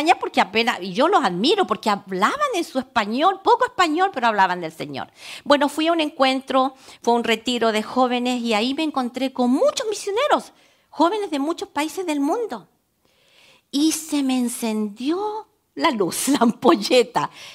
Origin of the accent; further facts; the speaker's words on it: Chile; No somos judíos, yo soy chilena, no tengo, creo, nada de judío, pero soy descendiente de Abraham.